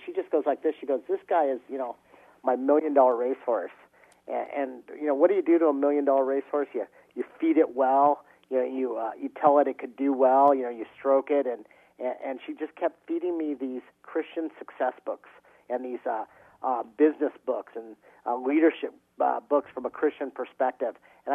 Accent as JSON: {"language": "English", "town": "Simi Valley", "region": "California", "country": "United States", "tie": "born or raised there", "said": "he found out I grew up in Simi, and, you know, and where I lived"}